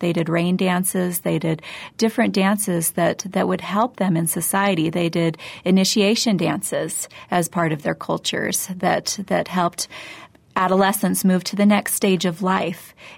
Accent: Boise, Idaho, United States; Well, I'm originally from Boise, Idaho, and I came to BYU in 1990.

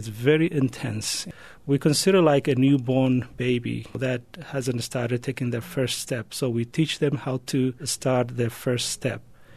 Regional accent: Somalia; moved away; also born or lived in Kenya; I came from Somalia. I left Somalia back in 1992 and went to Kenya. I was there for 2 years

